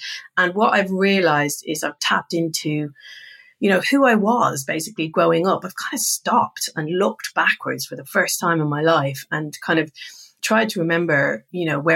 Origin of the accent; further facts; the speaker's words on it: Ireland; as I, you know, we're both Irish, you know the drill.